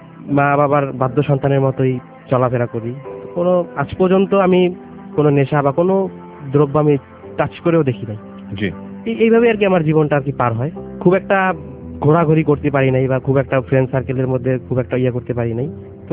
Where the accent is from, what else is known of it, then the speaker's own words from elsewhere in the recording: Dhaka, Dhaka Division, Bangladesh; born there; আমার জন্ম হয় পুরান ঢাকাতে।